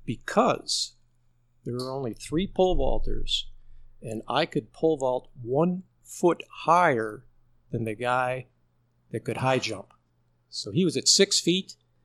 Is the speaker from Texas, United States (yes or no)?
no; Elmhurst, Illinois, United States; You know, growing up on Prospect was an incredible place to live. I mean, we were close to Elmhurst College, close to the YMCA.